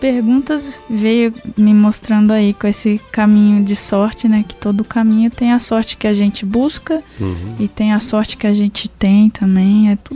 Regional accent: Caetanópolis, Minas Gerais, Brazil; Eu vim de Minas Gerais, né, de Caetanópolis, uma cidade muito pobre, de uma família pobre também.

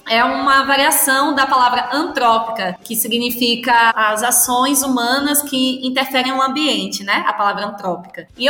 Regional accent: South Region, Brazil; Eu saí do Sul e vim para o Nordeste para me encontrar como artista, né?

